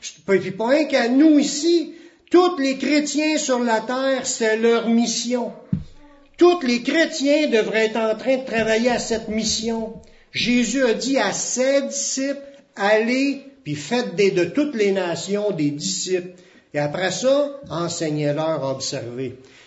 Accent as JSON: {"language": "French", "country": "Canada", "said": "c'est une ville, tandis que nous c'est une province, c'est même pas un pays, c'est des Canadiens, nous sommes des Canadiens."}